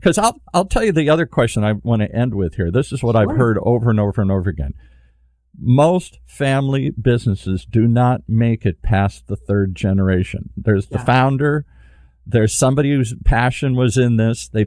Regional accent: Detroit, Michigan, United States; I grew up in Detroit.

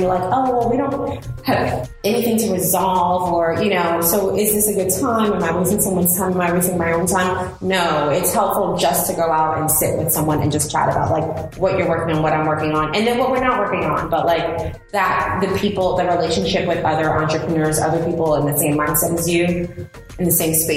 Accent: New York, United States; I mean, growing up in New York, I went to a very Black and Hispanic school.

